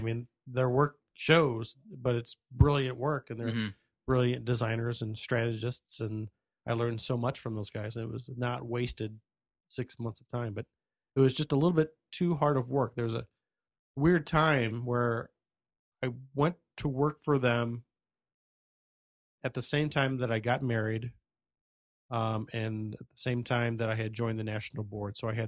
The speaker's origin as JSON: {"language": "English", "town": "East St. Louis", "region": "Illinois", "country": "United States", "said": "So I'm actually from the East St. Louis area."}